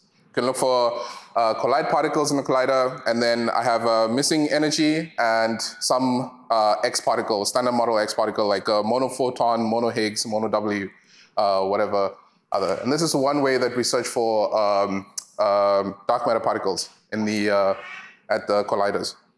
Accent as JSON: {"language": "English", "country": "South Africa", "lives_now": "United States", "said": "so I'm from South Africa, and my name in my home language means remember."}